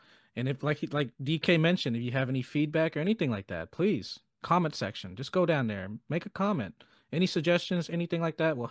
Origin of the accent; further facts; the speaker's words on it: Honolulu, Hawaii, United States; And it's still here in my hometown, believe it or not.